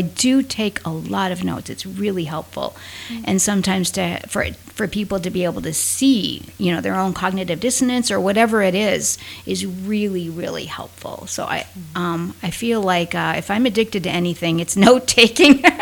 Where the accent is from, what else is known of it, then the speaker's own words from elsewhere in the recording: Montana, United States; maybe this is because I'm from Montana and Glacier National Park is right outside my dining room